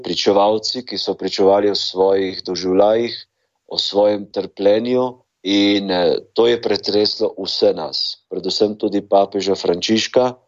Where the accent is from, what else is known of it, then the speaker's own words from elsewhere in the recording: Trbovlje, Zasavje, Slovenia; da prihajam iz Trbovelj, iz Zasavja.